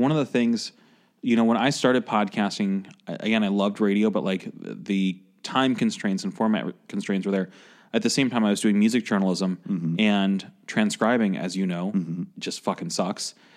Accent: Chicago, Illinois, United States; I grew up a huge … fan growing up in Chicago

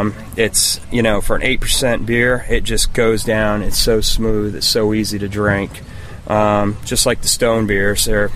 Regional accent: White River, Vermont, United States; moved away; also born or lived in Lebanon, New Hampshire / North Carolina; I was born in Lebanon, New Hampshire, but grew up in White River and then moved to North Carolina. That's where I picked up the barbecue thing.

